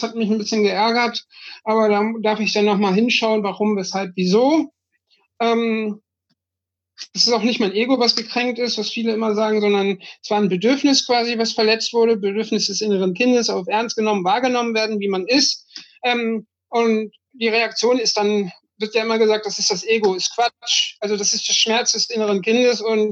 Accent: Hamburg, Germany; in Hamburg, in meiner Heimatstadt

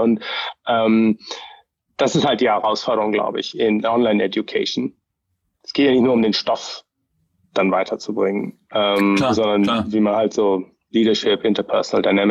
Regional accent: Germany; now in United States; ich bin ja schon auch ein bisschen als Deutscher groß geworden mit einem Kassettenrekorder und Benjamin Blümchen und Bibi Blocksberg und Hallo Spencer und so. Dann auch als Vater hier in Amerika war das schwierig für mich

